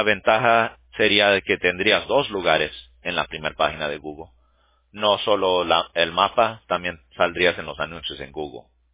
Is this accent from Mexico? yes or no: yes; Mexico; Ah, yo soy mexicano.